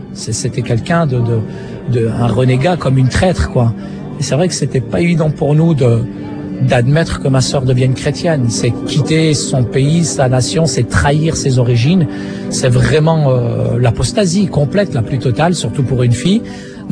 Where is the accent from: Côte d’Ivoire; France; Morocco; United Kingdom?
Morocco; au Maroc, il y a une forte communauté marocaine chrétienne encore aujourd'hui. Je pense que la même histoire aurait pu m'arriver aussi dans mon pays d'origine